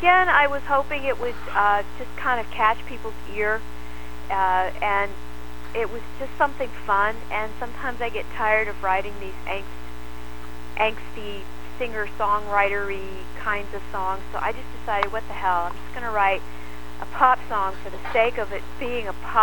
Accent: Birmingham, Alabama, United States; I'm originally from Alabama. I grew up in Birmingham, Alabama.

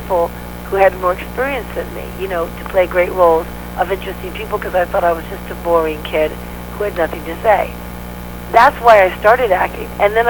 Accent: New York City, New York, United States; I loved acting when I was in New York City. You know, I'm a New Yorker, born and bred.

